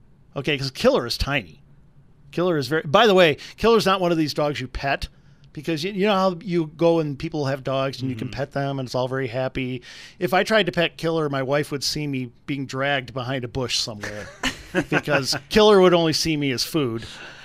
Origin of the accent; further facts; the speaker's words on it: Wisconsin, United States; Well, yeah, and this is what I grew up with in Wisconsin.